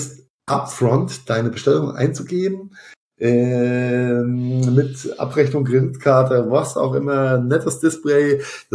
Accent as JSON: {"language": "German", "region": "Rhineland-Palatinate", "country": "Germany", "said": "da mache ich mal schön Obersten oder wie es bei uns in Rheinhessen heißt, einfach einen Spundkäse, ja."}